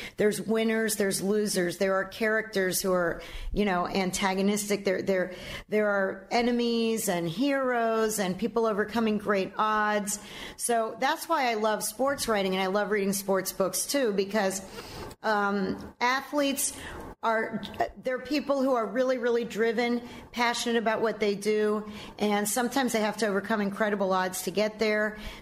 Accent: Miami, Florida, United States; I grew up in Miami, and Edwin Pope and Bob Rubin were the two columnists that were down here.

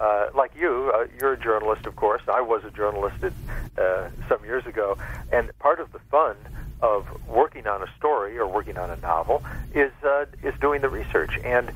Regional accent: Midwest, United States; I can say that I grew up in the Midwest, and my life circumstances, loving family, love my mother dearly.

